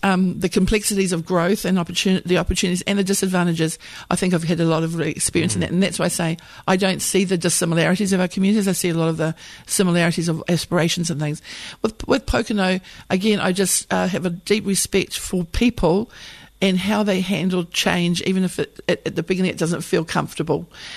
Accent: Auckland, New Zealand; now in Port Waikato, New Zealand; I've always grown up in business. I'm from West Auckland. Came to Franklin, which now morphed into Waikato. Absolutely love the place. I feel like it's my home. We live as I said, Port Waikato in the Rawa.

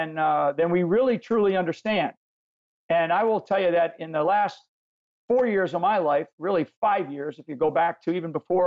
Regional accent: Rhode Island, United States; I'm raised as an Irish kid I have nine brothers and sisters in a small family from upstate or up in Rhode Island, up in New England area.

